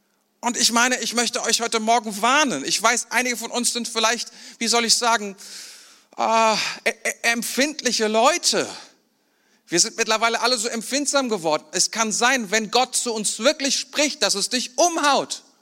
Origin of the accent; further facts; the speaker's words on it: Mainz, Rhineland-Palatinate, Germany; aber bei uns in Mainz, da gab es so einen Typ, der war Hirte